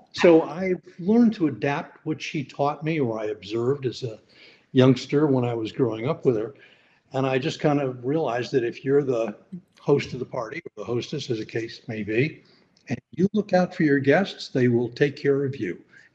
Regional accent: Connecticut, United States; And my mom, now we grew up in Connecticut. So there were a lot of old New England houses that were bigger than average.

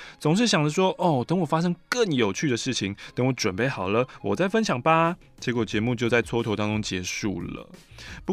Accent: Taichung, Taiwan; 再加上我身为台中人，我上台北的时间呢会被回台跑大地游戏的代办事项而左右。

